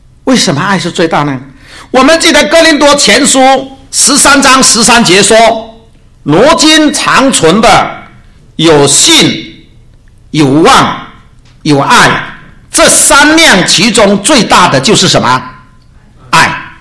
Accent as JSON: {"language": "Chinese", "country": "China", "tie": "born or raised there", "said": "我们小时候在中国大陆是这样教育的。"}